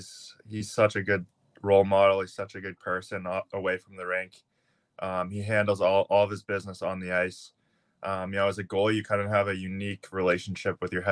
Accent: Massachusetts, United States; I grew up on the South Shore, and you know, hockey it's pretty popular there.

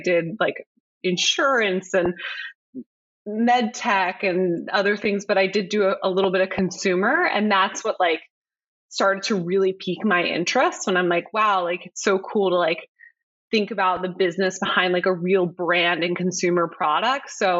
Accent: Pennsylvania, United States; I grew up outside of Philadelphia and was always, you know, a pretty active kid, both in academics and in sports

